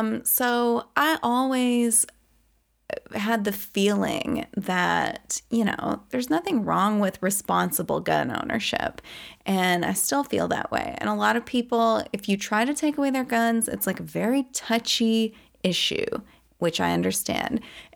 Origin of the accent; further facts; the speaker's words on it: Southern United States, United States; I'm from the South. I always grew up with guns as a recreational activity.